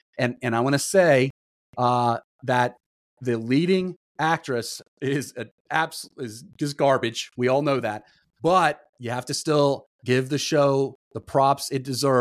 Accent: Ohio, United States; It's a Midwestern sitcom, right? Filmed in Illinois, you know, we're from Ohio.

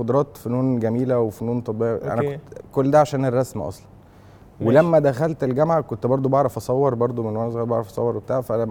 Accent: Dubai, United Arab Emirates; born there; also born or lived in Abu Dhabi; انا مولود في دبي وابو ظبي وكده كنا بنتنقل

